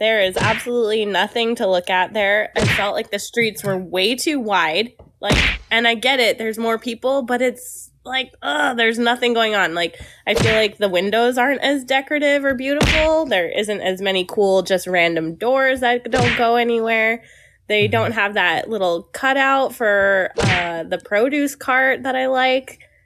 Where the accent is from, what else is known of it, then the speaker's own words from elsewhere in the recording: Colorado, United States; I grew up in Colorado.